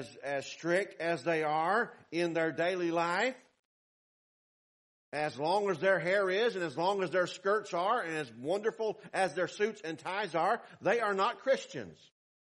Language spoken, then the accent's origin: English; the South, United States; And I come from the South where they multiply by dividing.